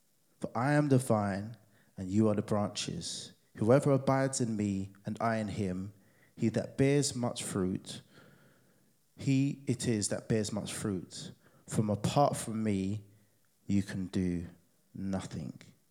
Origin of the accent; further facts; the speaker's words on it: Nigeria; I mean, being Nigerian culturally, there's no way Mum Wade or Mum Nita could come to my house